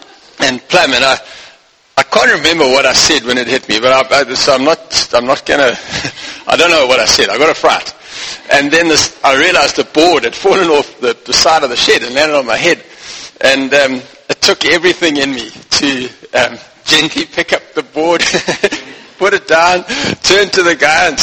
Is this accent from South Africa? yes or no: yes; Limpopo, South Africa; growing up in Zanin on a farm in Limpopo. We farmed avos and bananas, and about a third of the farm was avos and two-thirds of bananas.